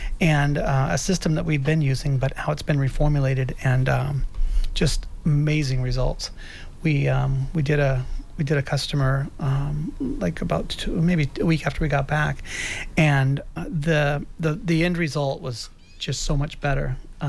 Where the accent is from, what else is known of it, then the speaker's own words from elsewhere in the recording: West Coast, United States; I grew up on the West Coast where everybody out there, all the air is coming in off the water.